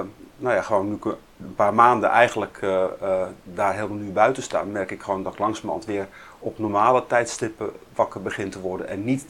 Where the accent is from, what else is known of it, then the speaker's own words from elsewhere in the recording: Amstelveen, North Holland, Netherlands; now in Aalsmeer, Netherlands; Ik kom ook oorspronkelijk uit Amstelveen. Daar ben ik in 1965 geboren. En daar heb ik mijn hele leven gewoond.